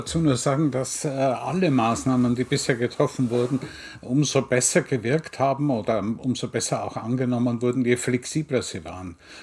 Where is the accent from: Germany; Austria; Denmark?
Austria; Vienna; Zur Zeit des Lockdowns in Wien, in meiner Heimatstadt, waren die Buchhandlungen geschlossen